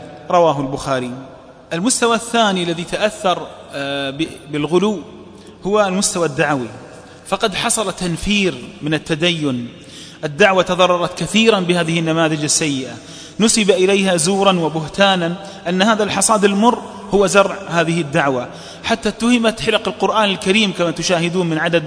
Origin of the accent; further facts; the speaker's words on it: Saudi Arabia; بلادنا السعودية